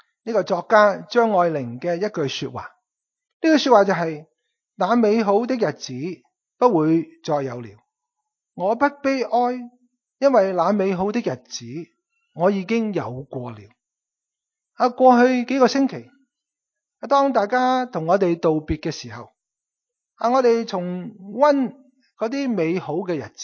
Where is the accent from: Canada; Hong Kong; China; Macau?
Canada; 我仍然继续会住喺 Surrey。我唔会搬落去西雅图噶。因为呢我是加拿大人来的。